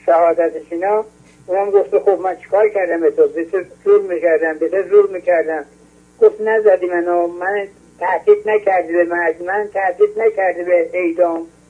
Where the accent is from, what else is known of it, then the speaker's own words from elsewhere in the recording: Iran; ما جمهور اسلامی هستیم، وطنمون ایرانه.